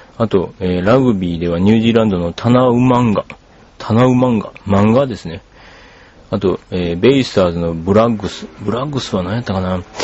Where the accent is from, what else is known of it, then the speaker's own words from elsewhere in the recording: Takatsuki, Osaka, Japan; 大阪の高槻市というところが僕の実家があるところなんですけど